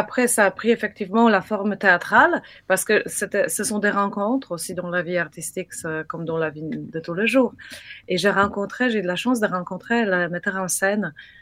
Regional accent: Poland; French is a second language; now in France; moi-même, je suis polonaise

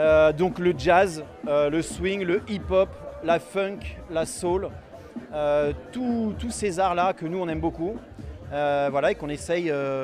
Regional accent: Tours, Centre-Val de Loire, France

